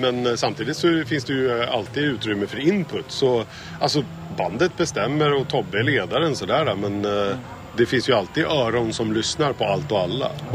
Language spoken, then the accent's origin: Swedish; Stockholm, Stockholm County, Sweden; De ska också spela hemma i min hemstad i Stockholm på Cirkus i oktober.